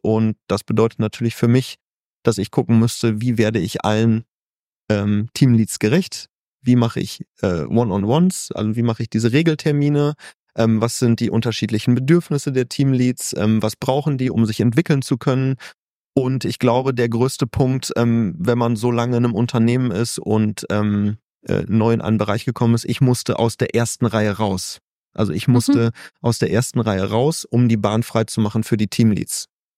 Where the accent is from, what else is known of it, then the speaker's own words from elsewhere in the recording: Münster, North Rhine-Westphalia, Germany; born there; als gebürtiger Münsteraner